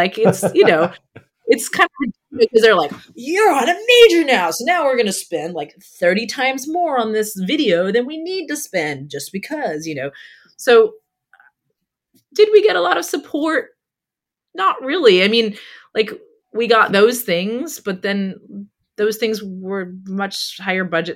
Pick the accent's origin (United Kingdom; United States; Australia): United Kingdom; England; growing up in England in like housing estates